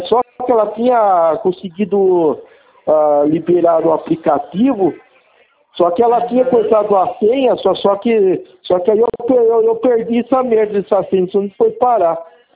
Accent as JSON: {"language": "Portuguese", "town": "Araras", "region": "São Paulo", "country": "Brazil", "said": "Eu sou daqui de Arara, São Paulo."}